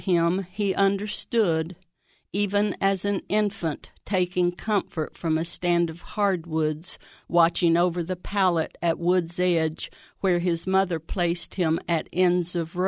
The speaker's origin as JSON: {"language": "English", "town": "Xenia", "region": "Ohio", "country": "United States", "said": "I'm from Xenia."}